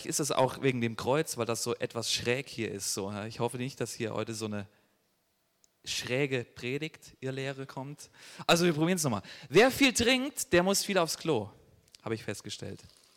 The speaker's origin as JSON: {"language": "German", "country": "Germany", "said": "ich bin Deutscher"}